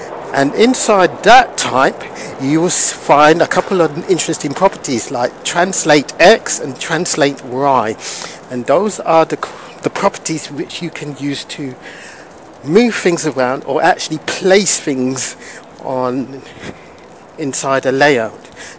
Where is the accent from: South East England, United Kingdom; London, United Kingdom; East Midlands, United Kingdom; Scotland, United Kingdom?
London, United Kingdom; I'm speaking to you from the lovely city of London, my hometown. It's a lovely sunny day here